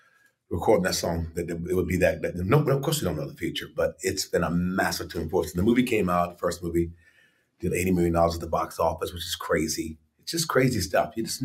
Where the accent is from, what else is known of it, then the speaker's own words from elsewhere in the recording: Washington, District of Columbia, United States; I grew up in the East, so I love New York. I love DC where I grew up.